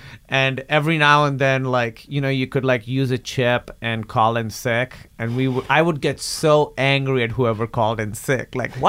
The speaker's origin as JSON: {"language": "English", "country": "Pakistan", "tie": "born or raised there", "second_language": "English", "moved": "yes", "said": "growing up in Pakistan"}